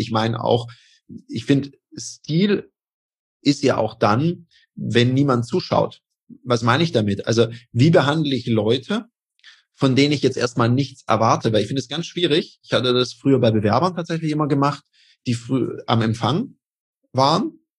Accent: Denmark; now in Switzerland; Ich bin ja auch in Dänemark aufgewachsen, da ist man ja auch immer

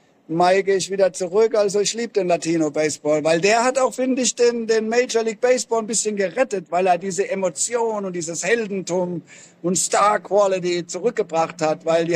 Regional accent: Mannheim, Baden-Württemberg, Germany; Ich bin aufgewachsen in Mannheim als kleiner Junge

